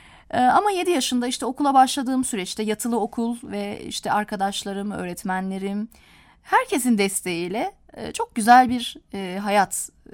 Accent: Istanbul, Turkey; Şimdi ben 1994 İstanbul doğumluyum. 17 yaşına dek de İstanbul'da yaşadım.

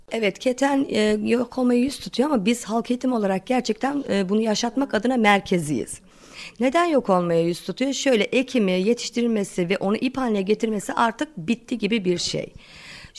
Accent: Ayancık, Sinop, Turkey; Ayancıklıyım.

